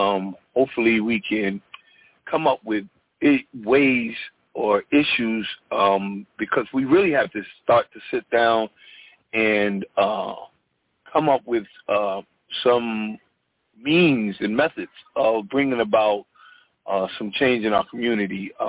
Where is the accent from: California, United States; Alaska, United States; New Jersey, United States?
New Jersey, United States; Paterson; now in Norfolk, United States; with everything that's been going on here in Norfolk, in other cities that I love, as my hometown, Paterson, New Jersey